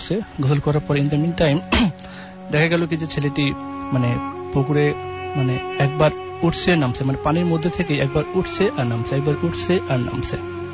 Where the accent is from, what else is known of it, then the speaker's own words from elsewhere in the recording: Mirpur, Dhaka Division, Bangladesh; আমি এসেছি মিরপুর 10